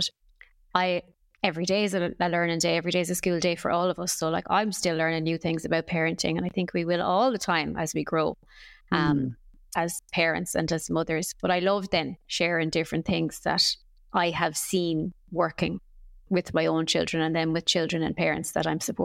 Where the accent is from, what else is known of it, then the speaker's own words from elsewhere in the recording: Claremorris, Connacht, Ireland; So I am from Claremorris in Mayo. Proud Mayo woman, and I am a parent of 2 children